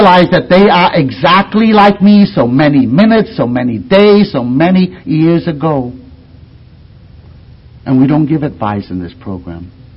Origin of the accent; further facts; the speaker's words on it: California, United States; I'm from Southern California.